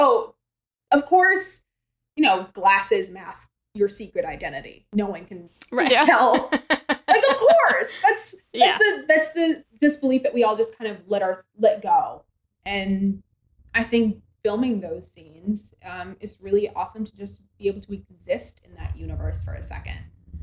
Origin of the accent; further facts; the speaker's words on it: Maine, United States; And I'm like, hi … from Maine, and I'm just real excited to be here.